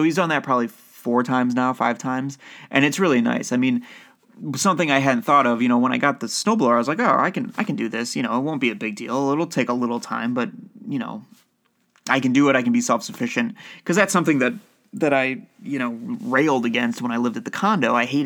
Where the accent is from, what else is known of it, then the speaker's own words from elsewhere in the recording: Ohio, United States; I'm from Ohio, and the winters there are no joke.